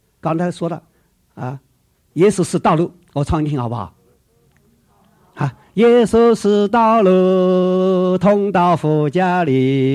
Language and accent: Chinese; Hunan, China; 那么我是湖南人，我是毛主席的同乡，